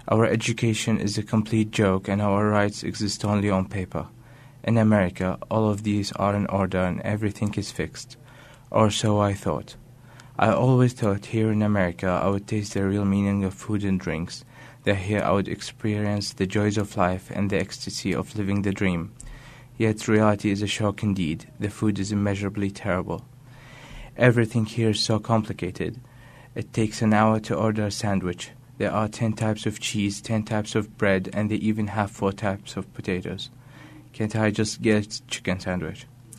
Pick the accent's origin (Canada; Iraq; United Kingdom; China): Iraq; now in United States; I'm 20 years old. I'm from Iraq.